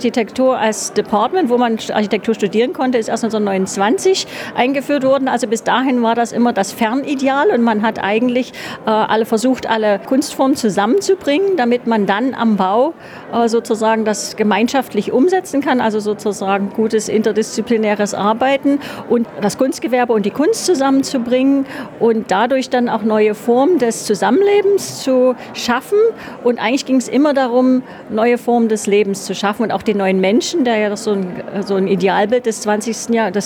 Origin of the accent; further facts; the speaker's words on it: Dresden, Saxony, Germany; da ich sozusagen in Dresden aufgewachsen bin und also auch als Ostdeutsche